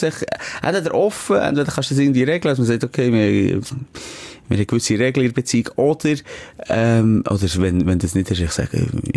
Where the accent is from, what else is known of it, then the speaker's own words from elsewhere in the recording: Bern, Switzerland; Ich sage, wirklich, ich bin ein Berner und ich habe unsere Berge gerne.